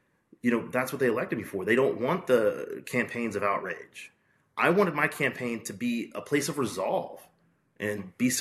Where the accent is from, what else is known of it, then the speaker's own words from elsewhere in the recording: Texas, United States; I can only say that me as a Texan and as a hardworking man, I know that hard work paid off because I stayed local.